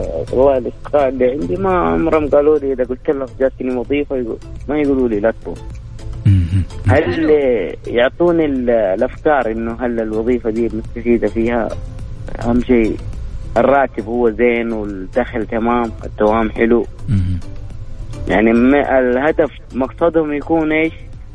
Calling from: Jeddah, Makkah Province, Saudi Arabia

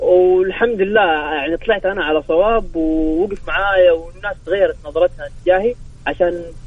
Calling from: Jeddah, Makkah Province, Saudi Arabia

